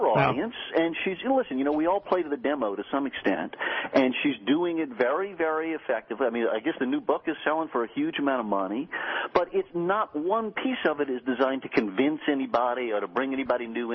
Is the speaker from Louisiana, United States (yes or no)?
yes; Louisiana, United States; Listen, I'm from Louisiana. We've got a constituency for that, you know.